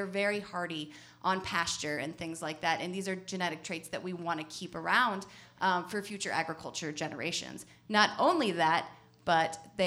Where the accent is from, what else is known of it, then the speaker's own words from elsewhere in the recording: Missouri, United States; now in Wisconsin, United States; And, you know, I've really found here in Wisconsin, I'm originally from Missouri